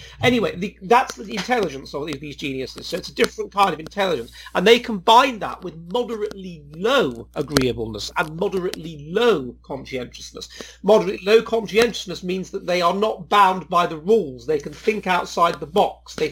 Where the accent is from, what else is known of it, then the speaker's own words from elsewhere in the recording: England, United Kingdom; then I'm speaking to you as an English person, and we're almost certainly lower in average extroversion than you.